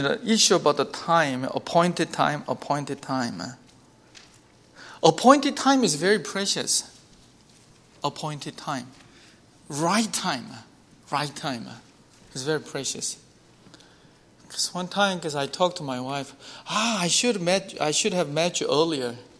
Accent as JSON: {"language": "English", "town": "Chicago", "region": "Illinois", "country": "United States", "said": "I came from Chicago, and beautiful."}